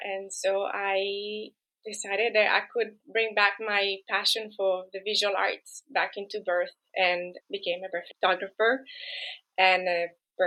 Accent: Italy; English is a second language; moved away as an adult; now in United Kingdom; I was born and raised in Italy

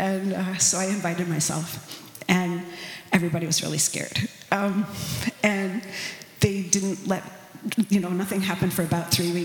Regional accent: Washington, District of Columbia, United States; Well, I grew up in Washington, D.C. in kind of transplanted Mormon culture. And it was a committed Mormon family. It was just loving parents, deep roots in Utah pioneer culture.

